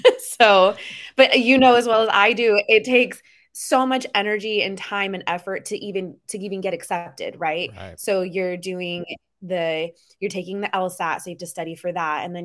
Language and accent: English; Las Vegas, Nevada, United States; Okay, so, well, I am born and raised in Las Vegas. I attended UNLV for my undergrad.